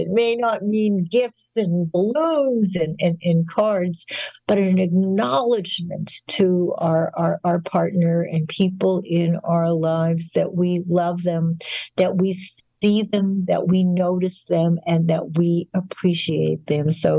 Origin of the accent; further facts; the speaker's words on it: Winnipeg, Manitoba, Canada; born there; I was born in Winnipeg, Canada, and there was a very nice 25,000 or 30,000 Jewish community.